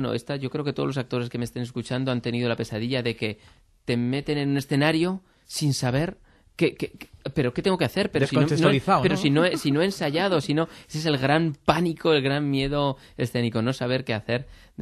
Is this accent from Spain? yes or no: yes; Zaragoza, Aragon, Spain; me hablaba con un actor mayor de mi tierra, zaragozano